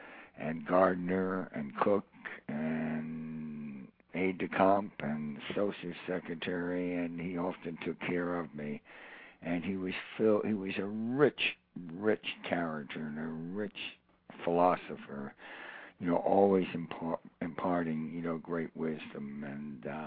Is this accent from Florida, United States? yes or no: no; Georgia, United States; also born or lived in Canada; even though I was born in Canada, I was brought up in Georgia, where my father was professor of medicine. And so I grew to accept and love and be conditioned by a Southern sentiment.